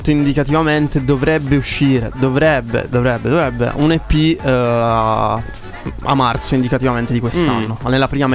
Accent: Turin, Piedmont, Italy; Sono un cantautore, scrivo pezzi, canto e suono la chitarra principalmente e sono di Torino

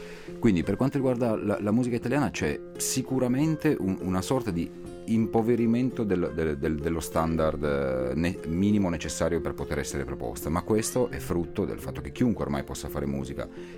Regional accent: Rivoli, Piedmont, Italy; Io dicevo sempre, ma io sono di Rivoli.

